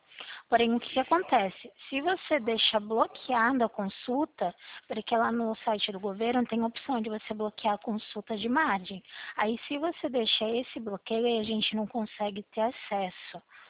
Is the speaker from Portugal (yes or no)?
no; Limeira, São Paulo, Brazil; Eu sou aqui de Limeira, trabalho aqui no Multibancos